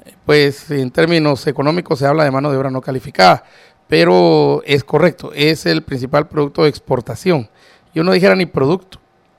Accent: Guatemala; sigo siendo ciudadano guatemalteco

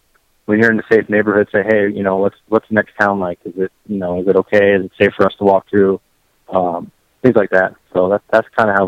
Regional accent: New Jersey, United States; Yeah, I'm from New Jersey, but I have a lot more friends and family, you know, mm-hmm. in the California side than, you know, in Florida.

